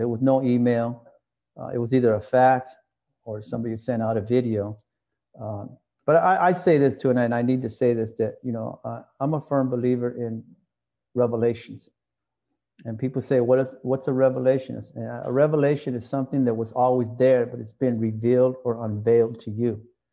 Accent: Rancho Cucamonga, California, United States; University of Cucamonga. No such school, right? It's just my hometown.

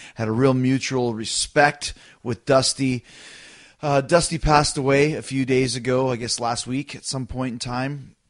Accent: Canada; growing up in Canada

